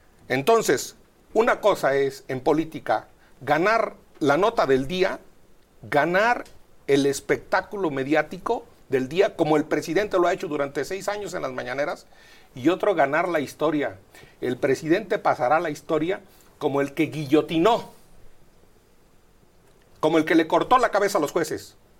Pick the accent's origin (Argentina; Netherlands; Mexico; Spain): Mexico; Michoacán; Yo soy absolutamente michoacano